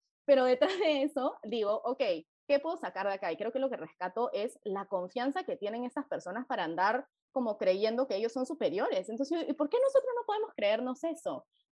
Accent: Lima, Peru; Uso mi ejemplo, yo soy de Lima. Lima es una ciudad urbana.

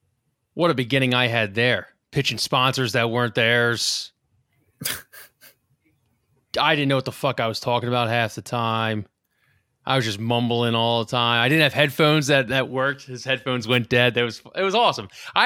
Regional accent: Rhode Island, United States; accent: Rhode Island; taking my Rhode Island accent or my Rhode Island New England fandom and just like putting it on people

